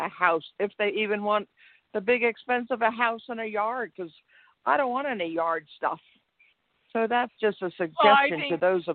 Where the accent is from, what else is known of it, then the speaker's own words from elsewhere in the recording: Pennsylvania, United States; I'm retired and from Pennsylvania, and I went south to ended up right now in Texas.